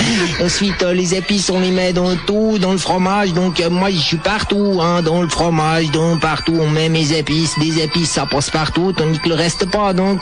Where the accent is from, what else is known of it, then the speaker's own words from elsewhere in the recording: Montreux, Vaud, Switzerland; born there; né à Montreux le 15 novembre 1979